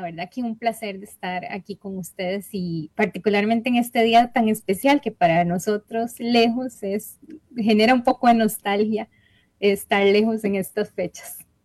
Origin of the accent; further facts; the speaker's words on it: Punta Arenas, Magallanes, Chile; born there; also born or lived in San José; Nací en Punta Arenas, mis papás vivían en Grecia, se casaron, se trasladaron a vivir a Punta Arenas porque mi papá trabajaba en Fertica, en Punta Arenas, y viví en Punta Arenas durante 6 años